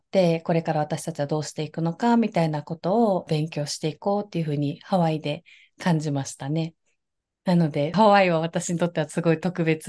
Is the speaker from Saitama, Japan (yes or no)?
no; Okinawa, Japan; 私は、まあ、沖縄で生まれ育って、沖縄の移民史っていうのは学校で習ったりしないので